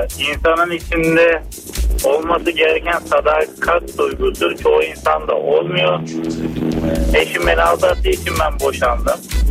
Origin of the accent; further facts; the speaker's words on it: Black Sea Region, Turkey; Hele ki ben Karadenizliyim.